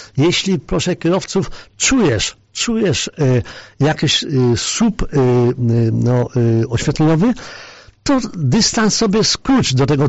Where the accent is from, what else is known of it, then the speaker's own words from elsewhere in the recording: Inowrocław, Kuyavian-Pomeranian Voivodeship, Poland; w mieście moim rodzinnym, tam gdzie się urodziłem, też w Inowrocławiu.